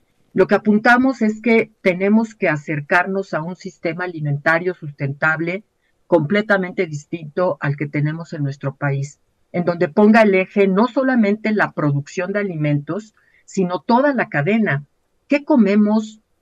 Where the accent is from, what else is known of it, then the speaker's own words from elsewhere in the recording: Mexico; a los compromisos que tenemos como mexicanos que hemos establecido frente al mundo